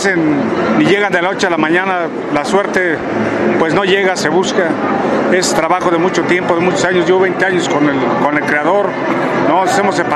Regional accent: Ixtlahuaca, State of Mexico, Mexico; saludos para mi pueblo de Ixtlahuaca

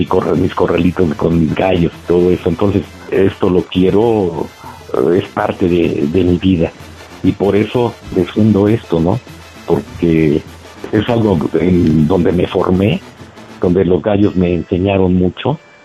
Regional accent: Mexico; trabajar para todas nuestras tradiciones como mexicanos que somos. Y muy principalmente en mi caso, soy gallero por tradición desde mis abuelos.

